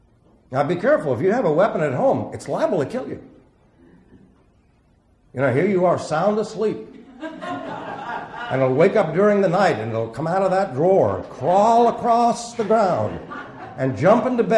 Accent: New York, United States; It's flaw, by the way, not floor. I know I'm from New York, but it's flaw. I've learned how to speak Arizonan.

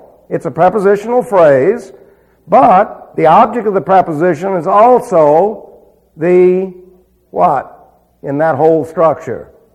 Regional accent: New York City, New York, United States; But I was raised in New York City.

